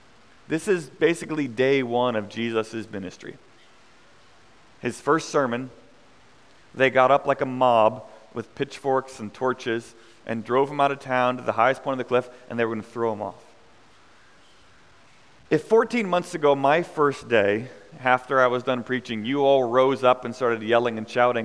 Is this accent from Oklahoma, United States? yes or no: no; St. Louis, Missouri, United States; I grew up with Kumi in St. Louis